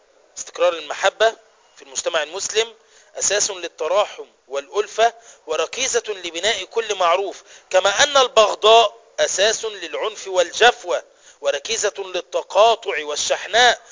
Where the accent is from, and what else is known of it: Egypt